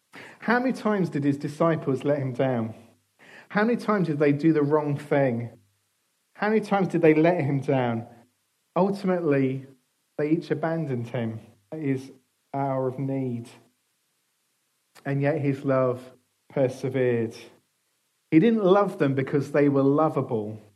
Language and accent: English; United Kingdom; But because we're British, what happened was we all queued up.